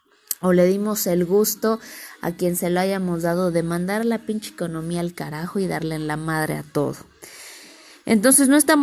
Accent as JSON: {"language": "Spanish", "country": "Mexico", "said": "reflexionemos con este pedo que tenemos como mexicanos"}